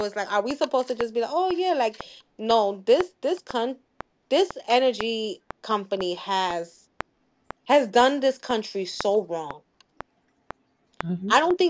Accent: Camden, New Jersey, United States; I'm from Camden, and I know better than to go into certain areas, even though I am from South Camden.

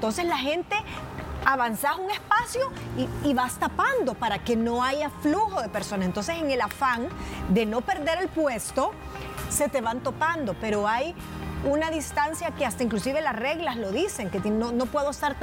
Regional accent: El Salvador; Que como buen salvadoreño siempre quieres buscar la fila más corta.

